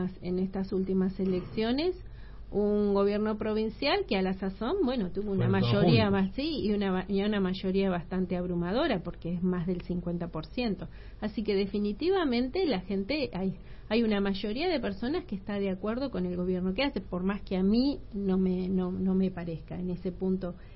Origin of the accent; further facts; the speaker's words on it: Tierra del Fuego, Argentina; Vine a los 10 años, me trajo mi mamá, y yo me considero una fueguina.